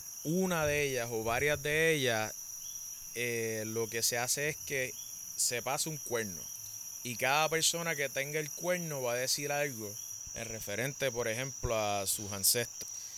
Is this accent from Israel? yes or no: no; Puerto Rico; Yo soy boricua.